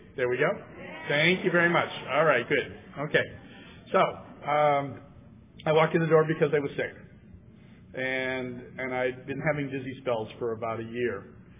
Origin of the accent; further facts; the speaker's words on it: San Diego, California, United States; And I am from San Diego.